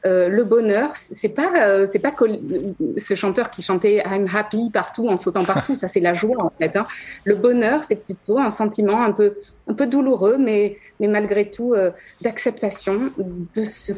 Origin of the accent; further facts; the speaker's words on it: Marseille, Provence-Alpes-Côte d'Azur, France; Moi-même, je suis marseillaise